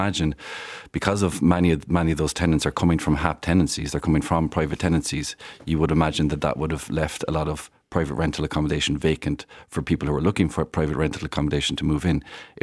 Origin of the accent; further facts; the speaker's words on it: Clonakilty, Munster, Ireland; in my own constituency, in my hometown of Clonakilty.